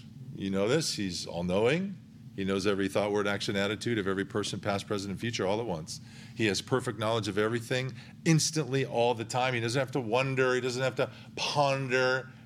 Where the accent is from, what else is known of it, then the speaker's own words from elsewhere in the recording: Midwest, United States; And I grew up in the Midwest as well, so I know what humidity's like.